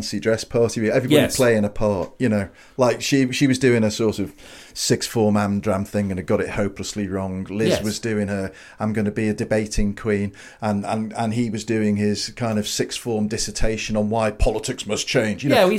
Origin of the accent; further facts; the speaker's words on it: Liverpool, North West England, United Kingdom; when I was growing up in Liverpool especially